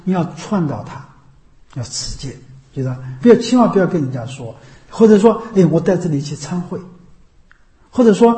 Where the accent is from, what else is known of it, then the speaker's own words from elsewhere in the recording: China; 我们中国人这个样子的，就汉人就是这样的一个性质